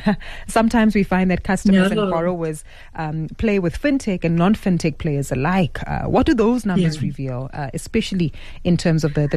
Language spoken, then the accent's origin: English; South Africa; Aisha, it sounds to me like we're very curious as South African consumers, right?